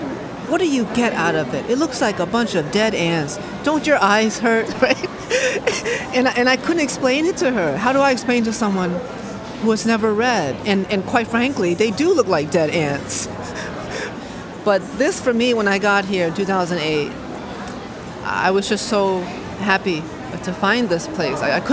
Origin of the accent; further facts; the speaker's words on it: Hartford, Connecticut, United States; I immigrated in 1990. I was 2 years old. And this place reminds me of my childhood, growing up in Hartford, Connecticut, living in a one-room, one-bedroom apartment with 7 of my family members who initially immigrated with me